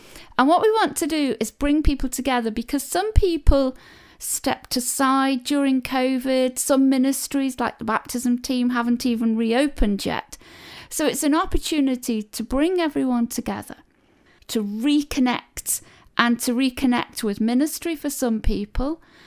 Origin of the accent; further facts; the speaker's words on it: England, United Kingdom; now in Ireland; I'm an Ursuline sister. I'm originally from England, and I came to Ireland 25 years ago now when I joined the Ursuline Sisters here.